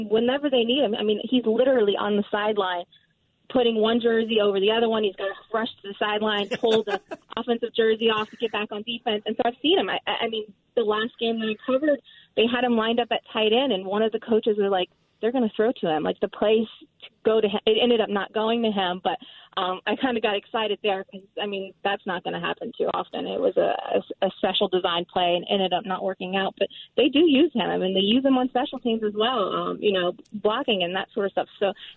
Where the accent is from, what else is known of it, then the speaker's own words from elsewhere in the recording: Houma, Louisiana, United States; Obviously he's from Houma, I'm from Houma.